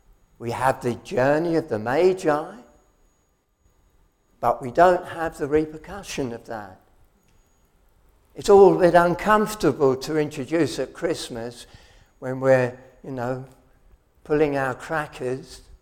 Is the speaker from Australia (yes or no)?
no; London, United Kingdom; I got homesick for London. I'm a Londoner.